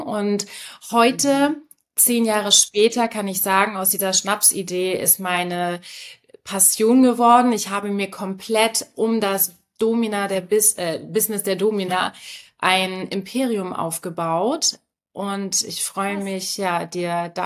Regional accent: Hamburg, Germany; ich bin aus Hamburg, die schönste Stadt der Welt

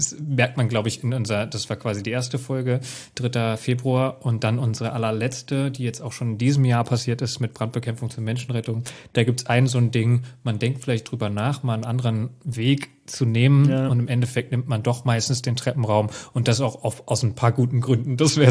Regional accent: Hesse, Germany; aber ich bin Hesse, ich darf das.

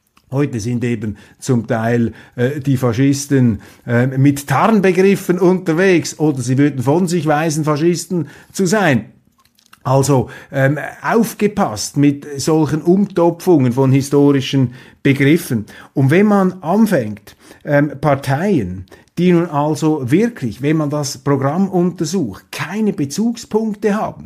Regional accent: Switzerland; das sage ich als Schweizer

